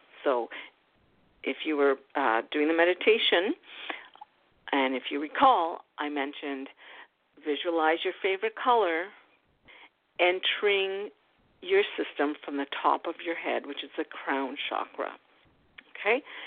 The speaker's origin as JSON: {"language": "English", "country": "Canada", "said": "For instance, I'm Canadian."}